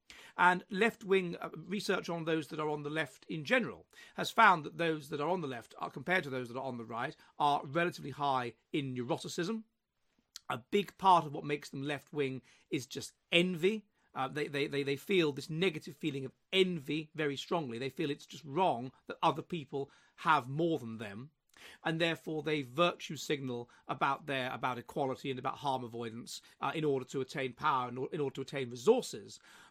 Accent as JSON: {"language": "English", "region": "England", "country": "United Kingdom", "accent": "English", "said": "Because I represented, I guess because of my accent, a certain kind of Englishness which she didn't like and which she resented."}